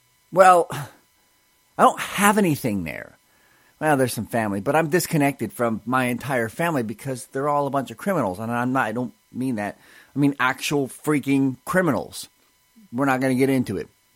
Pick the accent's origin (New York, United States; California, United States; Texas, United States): California, United States; San Diego; also born or lived in Butte, Montana; I was born in Butte, Montana, and I have no memories of it because I wasn't there for very long. My mother whisked us away to San Diego, California, when I was very young.